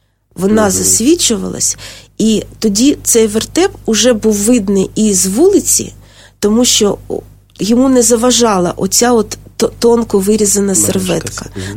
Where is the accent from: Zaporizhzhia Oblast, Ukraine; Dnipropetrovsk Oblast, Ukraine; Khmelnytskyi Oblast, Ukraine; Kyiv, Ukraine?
Kyiv, Ukraine; born there; я сама народилася в Старокиївському роді, і це було на Магістратському Подолі, тобто це Верхній Поділ, де були квартали членів магістрату.